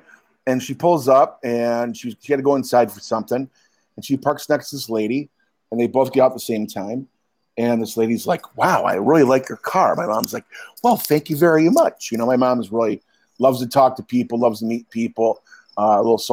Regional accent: Detroit, Michigan, United States; Yeah, we're heavy industrial. You know, we're kind of high strung a little bit. Detroiters

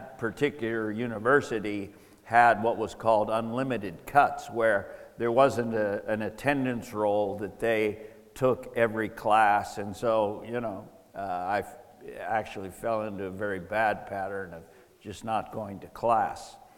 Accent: Massachusetts, United States; So when I grew up in Massachusetts, my whole youth was spent with my parents commuting, taking me all over Massachusetts to play in various rinks, various teams.

